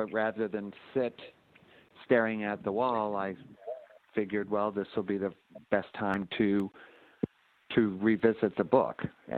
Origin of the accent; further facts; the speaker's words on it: Hampton, New Hampshire, United States; I've always considered myself kind of a small town boy as I grew up in Hampton, New Hampshire